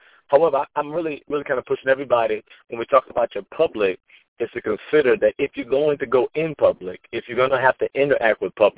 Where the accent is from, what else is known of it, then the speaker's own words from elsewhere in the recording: Hampton, Virginia, United States; how I grew up in Phoebus, which is a rougher area of Hampton. So it's not downtown Hampton, but it's definitely not suburb.